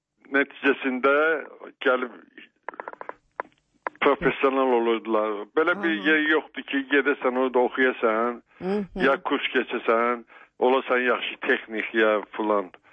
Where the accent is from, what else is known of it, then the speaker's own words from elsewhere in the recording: Baku, Azerbaijan; Mən özüm Bakılıyam